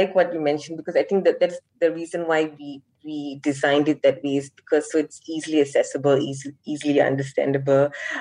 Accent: Seremban, Negeri Sembilan, Malaysia; I come from Seremban

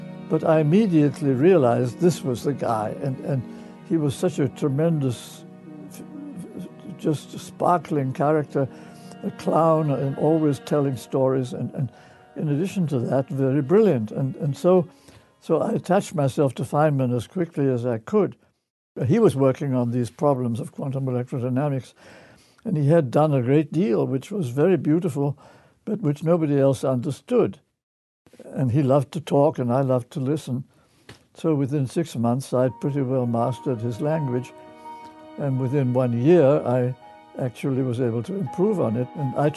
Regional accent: England, United Kingdom; moved away as an adult; now in United States; I came from England to the United States to study physics.

